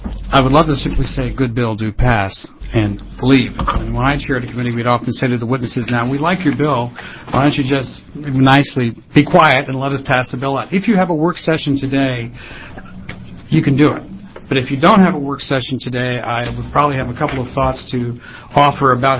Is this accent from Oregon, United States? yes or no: yes; Salem, Oregon, United States; I'm an attorney from Salem. Yes, I'm an attorney from Salem.